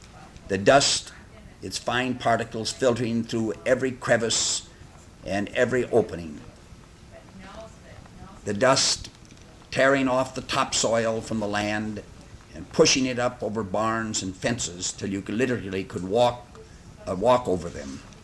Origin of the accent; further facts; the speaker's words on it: Midwest, United States; As a matter of fact, as a Midwesterner, I found much in common with the South.